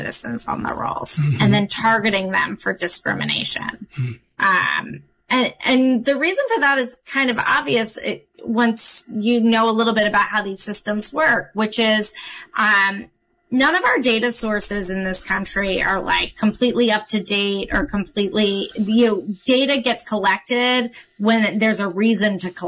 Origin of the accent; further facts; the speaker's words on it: United States; born there; Now, I was born in the United States. I've always been a citizen.